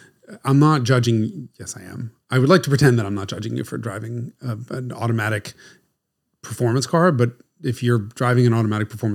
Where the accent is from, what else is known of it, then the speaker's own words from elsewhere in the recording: New York, United States; And I'm a New Yorker